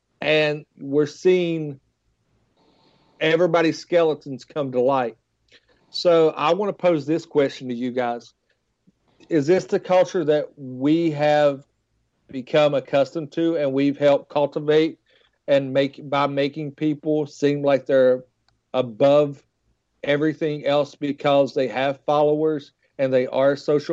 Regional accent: West Virginia, United States; trust me, I'm from West Virginia.

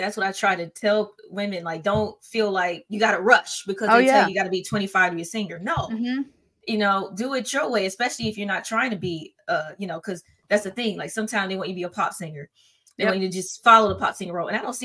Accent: Atlanta, Georgia, United States; born there; I was born in Orange, Atlanta.

